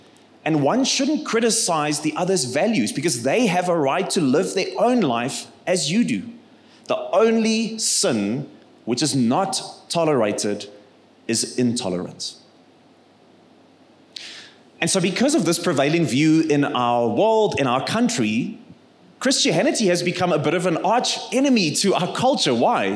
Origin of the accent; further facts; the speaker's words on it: Free State, South Africa; I'm not going to get stuck on the blue balls because I come from the Free State, so we are just going to move along smoothly.